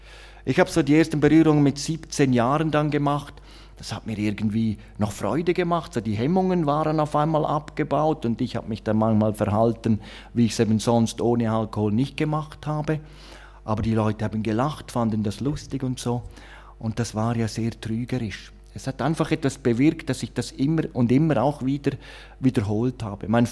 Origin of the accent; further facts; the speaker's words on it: Graubünden, Switzerland; Ich bin ja in der Schweiz aufgewachsen, in einem sehr schönen Ort, Kanton Graubünden.